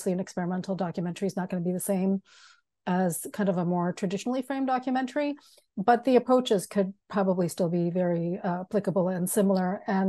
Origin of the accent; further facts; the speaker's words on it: Chile; something major happened in my home country, which is Chile